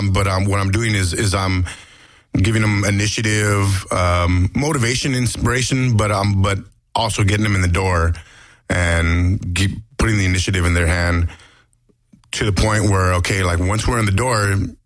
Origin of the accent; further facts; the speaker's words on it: Los Angeles, California, United States; I was born and raised in East LA, so having moved there around 99